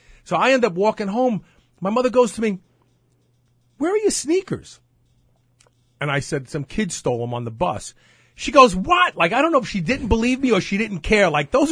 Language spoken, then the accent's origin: English; Brooklyn, New York, United States; when I was a young kid growing up in Brooklyn, I was picked on a lot.